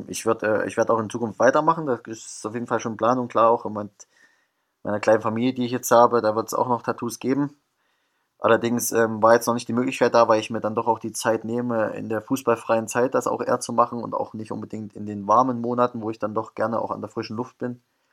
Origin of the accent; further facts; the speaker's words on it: Thuringia, Germany; Wie gesagt, meine Frau kommt aus Hessen, ich komme aus Thüringen